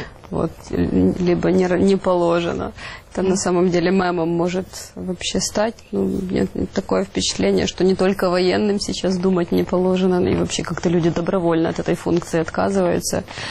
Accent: Ukraine; как каждый нормальный украинец, конечно же

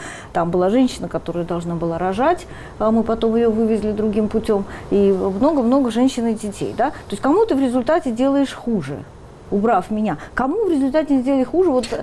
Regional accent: Moscow, Russia; они знали, что я человек из Москвы

